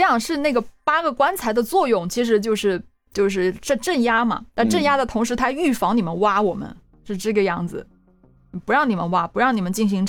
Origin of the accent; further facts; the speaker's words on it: Guangdong, China; 香港人，香港人呢其实比我们广东人会更迷信。